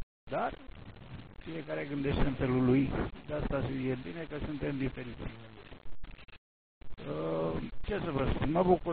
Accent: Romania; Dar noi suntem români, dacă se poate să plătim.

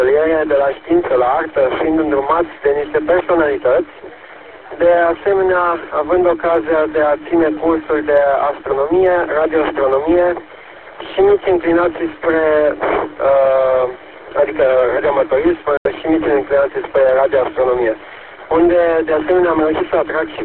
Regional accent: Arad, Arad County, Romania; sunt venit din Arad pentru prima dată

